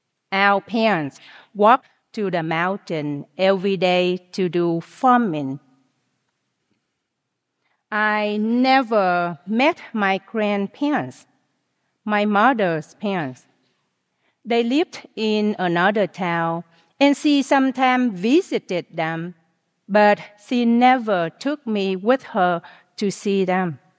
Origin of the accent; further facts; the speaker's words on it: Vietnam; Growing up in Vietnam, I never felt like I belonged.